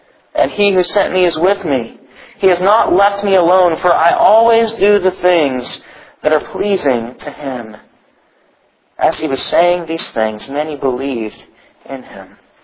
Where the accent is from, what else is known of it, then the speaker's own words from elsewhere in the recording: Columbus, Ohio, United States; also born or lived in Dayton, United States; born in Dayton, Ohio. I grew up in Columbus, Ohio.